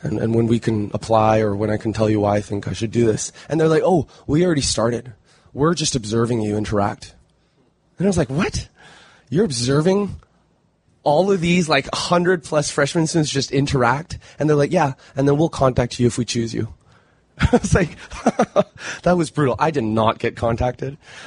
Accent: Canada; I'm Canadian, and I was at the University of British Columbia for college.

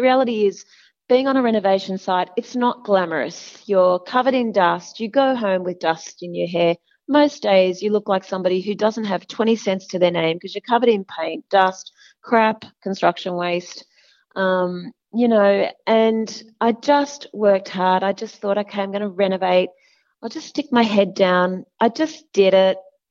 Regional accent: Sydney, New South Wales, Australia; I grew up in Sydney's western suburbs.

